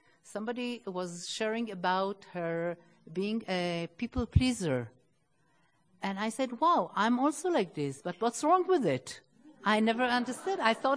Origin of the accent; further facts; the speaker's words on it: Israel; English is a second language; I'm compulsive overeater from Israel, Region 9.